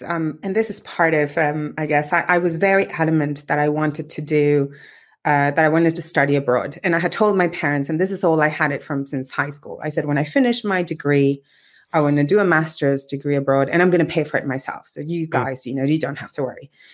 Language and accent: English; Mexico; my childhood, growing up in Mexico.